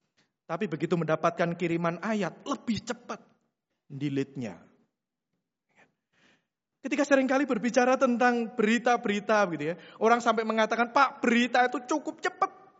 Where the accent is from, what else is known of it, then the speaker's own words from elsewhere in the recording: Central Java, Indonesia; now in East Java, Indonesia; Saya orang Jawa Tengah sebenarnya Bapak Ibu ya. Tapi mungkin karena sudah bau Jawa Timur gitu ya.